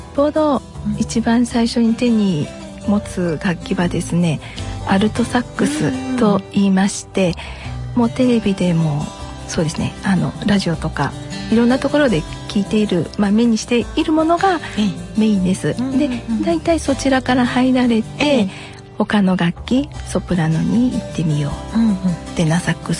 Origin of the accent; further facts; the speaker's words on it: Toyokawa, Aichi, Japan; 出身はですね、東三河の豊川市になります、